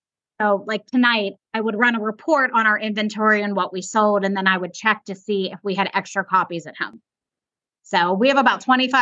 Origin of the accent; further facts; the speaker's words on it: Pittsburgh, Pennsylvania, United States; now in Myrtle Beach, United States; husband we'd moved to Myrtle Beach in 2010. We were kind of at loose ends. We both left professional jobs. We're both from Pittsburgh.